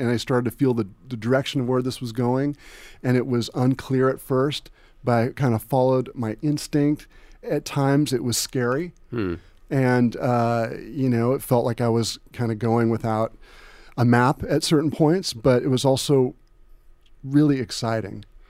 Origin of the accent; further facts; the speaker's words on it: California, United States; we had bees at the farm that I grew up in California